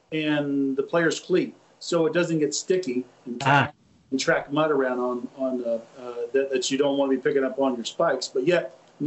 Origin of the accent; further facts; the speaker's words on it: Salem, United States; I know the one we had here, I grew up in Salem.